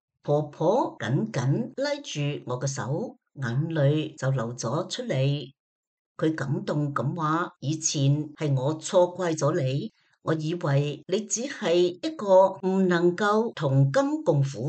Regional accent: Taiwan; 我出生在台湾一个很贫穷的农村家庭，在屋企五个小朋友入面是最小的女。

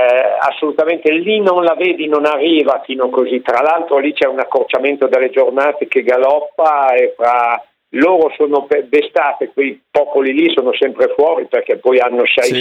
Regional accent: Parma, Emilia-Romagna, Italy; sapendo che sono di Parma.

